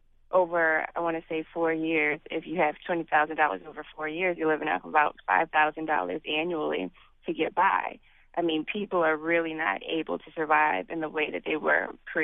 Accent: New Orleans, Louisiana, United States; Well, I'm from New Orleans, so when the spill occurred, I was very aware of what was going on.

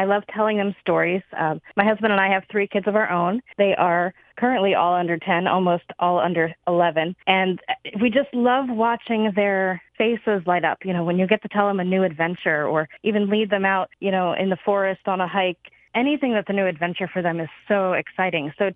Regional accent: Milford, Delaware, United States; also born or lived in Harrington; Yes, I live in Magnolia. My hometown's Milford. We did grow up in Harrington a little bit, but we graduated from Milford High School, my sister and I. So we're kind of central Delaware.

